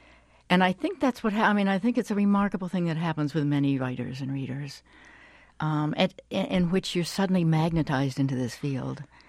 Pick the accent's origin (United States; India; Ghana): United States; Midwest; I grew up in the Midwest.